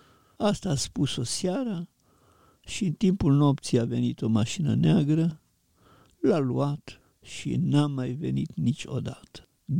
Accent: Ipotești, Suceava County, Romania; Și între Suceava și Ipotești, satul meu natal, era un câmp, câmp destinat experiențelor agricole.

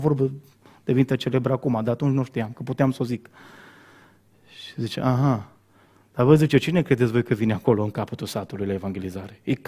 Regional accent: Bihor County, Romania; Păi zic, nu, eu sunt din Bihor

